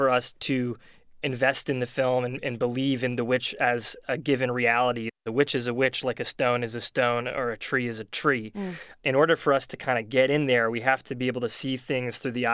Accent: New England, United States; I grew up in New England, and this may sound precious, but New England's past was always very much part of my consciousness

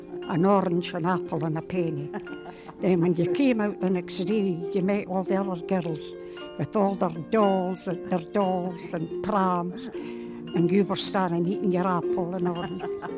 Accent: Leith, Scotland, United Kingdom; Bred in Leith.

